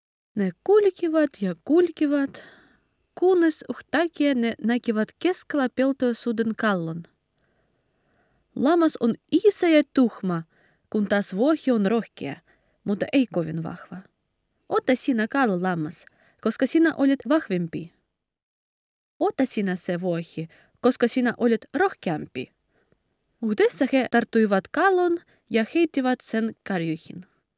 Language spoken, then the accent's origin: Finnish; Kharkiv, Kharkiv Oblast, Ukraine; Finnish is a second language; ja olen ukrainalainen kuvataiteilija. Olen kotoisin Harkivasta.